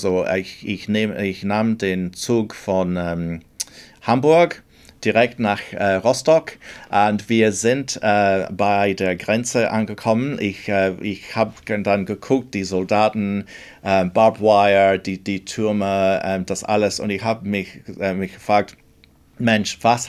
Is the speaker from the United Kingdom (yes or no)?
yes; Scotland, United Kingdom; German is a second language; ich komme ursprünglich aus Schottland.